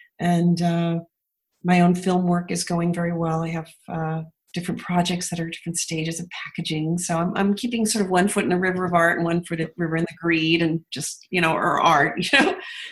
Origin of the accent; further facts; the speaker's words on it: Hollywood, California, United States; I grew up in Hollywood, California, in a kind of bohemian environment.